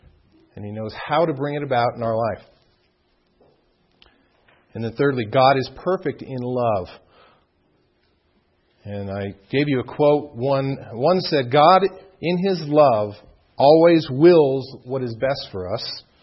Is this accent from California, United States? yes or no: yes; California, United States; I'm from Southern California.